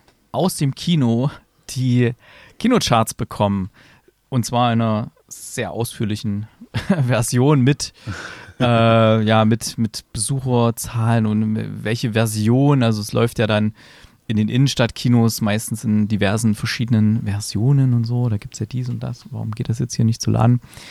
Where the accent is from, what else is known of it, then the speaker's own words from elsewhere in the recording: Germany; Hier steht Nationalität französisch. Na gut, das habe ich ja auch. Trotzdem bin ich Deutscher.